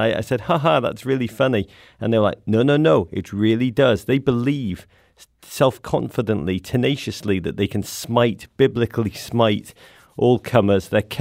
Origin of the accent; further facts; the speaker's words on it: England, United Kingdom; now in United States; I'm an Englishman. I've become American.